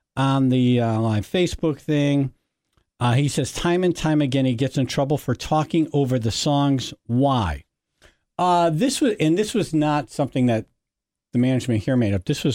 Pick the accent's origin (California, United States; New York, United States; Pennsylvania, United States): New York, United States; But growing up outside of New York City, Dan Ingram was the best top 40 DJ in the history of top 40 format.